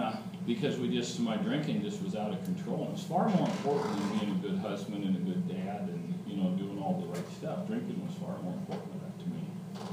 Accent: Phoenix, Arizona, United States; I grew up in South Phoenix not the ghetto necessarily, because that's kind of downtown, but we were out on the edge of town. But I grew up in a really bad poor part of town.

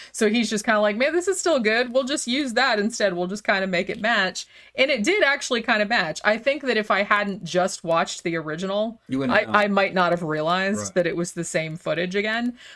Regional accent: Daytona Beach, Florida, United States; Yeah, well, because I grew up, you know, in Daytona Beach. I grew up like right on the Atlantic Ocean, and I was at the beach all the time.

